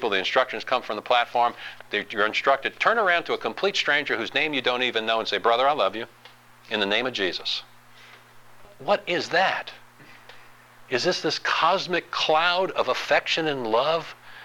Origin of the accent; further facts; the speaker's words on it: Louisiana, United States; I know it's not politically correct. I'm from Louisiana. I'm going to use this word.